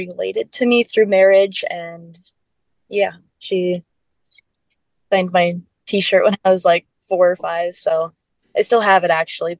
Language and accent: English; Waupaca, Wisconsin, United States; I grew up in Waupaca, still living here currently.